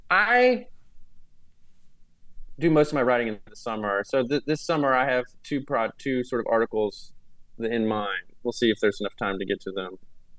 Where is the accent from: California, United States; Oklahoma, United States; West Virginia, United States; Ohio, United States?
West Virginia, United States; moved away; I grew up in West Virginia, and so it's pretty easy access to nature. I've lived in cities for a long time now. When I first moved to New York, I was teaching at Fordham and lived in the Bronx.